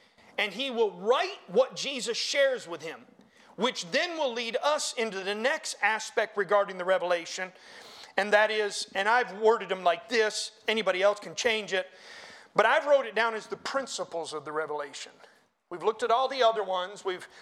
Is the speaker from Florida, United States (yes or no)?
yes; Florida, United States; born there; I was born in Florida, and I keep telling him every time he gets on the thing, I say, Brother West, this only makes sense. You come back to your native land, and I go back to my native land.